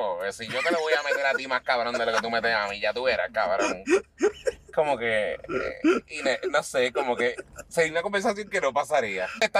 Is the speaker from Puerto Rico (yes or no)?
yes; Puerto Rico; Nosotros somos clase artística de Puerto Rico.